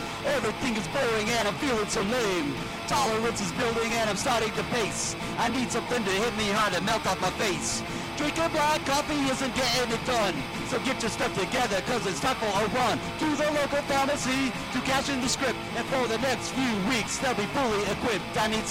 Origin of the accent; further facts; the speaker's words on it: Casper, Wyoming, United States; Yeah, I grew up here in Casper, so a lot of what I can offer is my personal witness to what happened here in Casper.